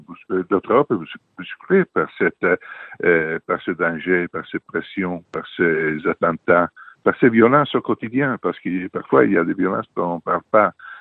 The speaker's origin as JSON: {"language": "French", "country": "Italy", "accent": "Italian", "second_language": "French", "moved": "as an adult", "lives_now": "Paris, France", "said": "j'ai un accent italien, donc je suis italien, je vis à Paris depuis une quarantaine d'années."}